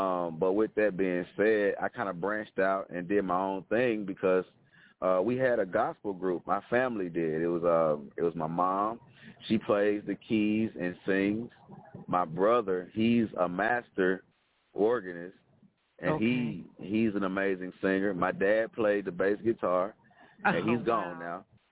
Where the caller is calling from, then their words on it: Jackson, Tennessee, United States; I'm calling from Jackson, Tennessee. We're about 60 miles east of Memphis.